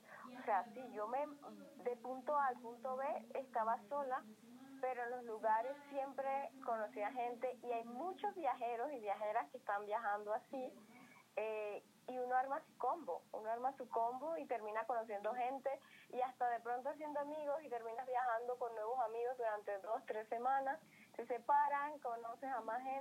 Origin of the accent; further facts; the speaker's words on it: Valledupar, Cesar, Colombia; Yo soy de Valledupar, nací y crecí en Valledupar, César.